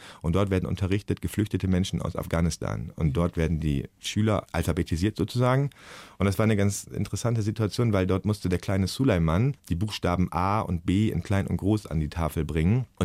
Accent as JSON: {"language": "German", "country": "Germany", "said": "Ich bin Lehrer, ich bin aus Deutschland, habe ich da oft gesagt."}